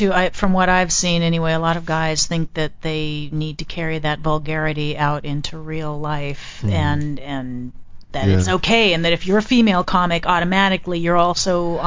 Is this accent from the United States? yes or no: yes; Riverside, California, United States; I grew up in Riverside. My parents are from Argentina, you know.